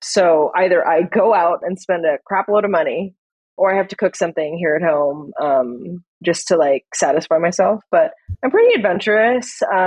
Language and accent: English; Philippines; Yes, I am Filipina. Okay. Proud Filipina.